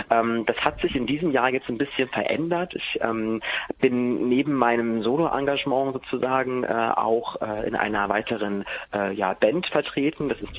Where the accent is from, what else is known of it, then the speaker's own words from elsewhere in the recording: Halle, Saxony-Anhalt, Germany; also ich komme ja aus Halle